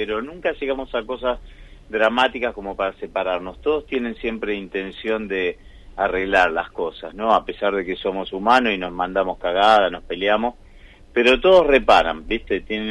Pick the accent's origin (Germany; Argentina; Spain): Argentina; accent: Argentine; si voy allá hablo con acento argentino, y si hablo acá no hablo con acento norteamericano. Este es mi país, ¿no?